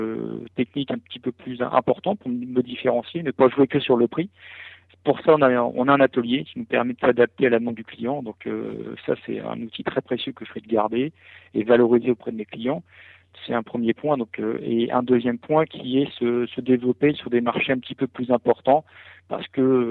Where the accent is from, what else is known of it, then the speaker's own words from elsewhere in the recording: Le Havre, Normandy, France; mon projet de revenir sur le Havre, parce que je suis originaire du Havre. Et donc, j'avais quitté le Havre pour commencer dans la vie active.